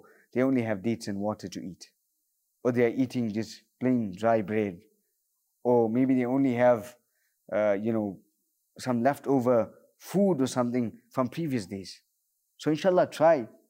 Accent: South Africa; Like I'm from South Africa

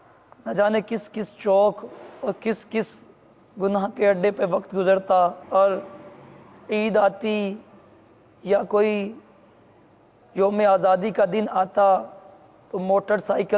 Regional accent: Gujranwala, Punjab, Pakistan; میرا تعلق گجرانوالا شہر سے ہے۔

